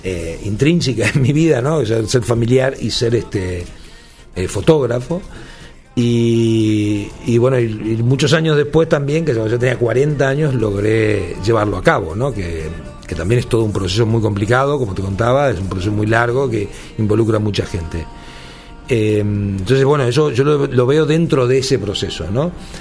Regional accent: Entre Ríos, Argentina; que es la provincia de Entre Ríos, en Argentina, de donde yo soy originario.

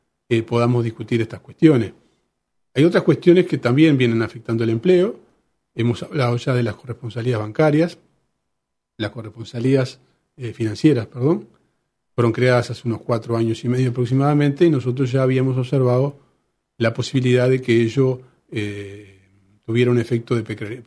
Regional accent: Uruguay; como trabajadores y como uruguayos en general vamos procesando estos cambios

